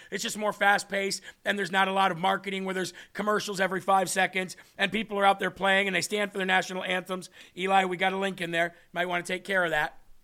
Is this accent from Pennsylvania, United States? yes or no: no; Illinois, United States; But what it meant for me was, I grew up in Illinois, so the Chicago Bears, in the middle of the country, in Illinois